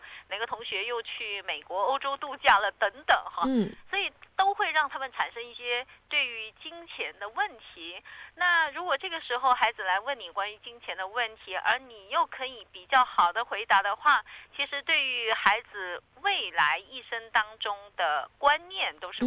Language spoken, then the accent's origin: Chinese; China